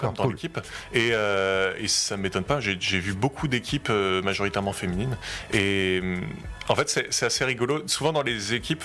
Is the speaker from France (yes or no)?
yes; Rambouillet, Île-de-France, France; also born or lived in Bordeaux; J'ai grandi à Rambouillet quand j'étais petit, mais assez vite, je suis parti faire des études à Bordeaux.